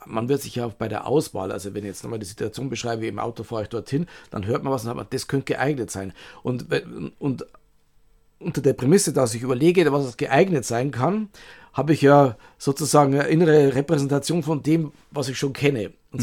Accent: Bavaria, Germany; Also ich komme aus Bayern, bin aber kein Bayern-Fan.

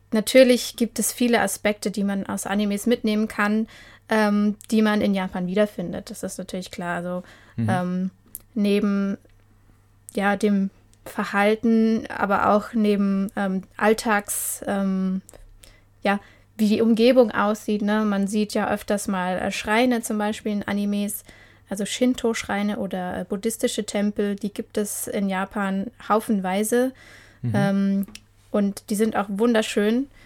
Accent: Germany; wenn man so als Deutsche wie ich das gewohnt ist, in einer Stadt aufzuwachsen, also meine Heimatstadt war auch relativ grün.

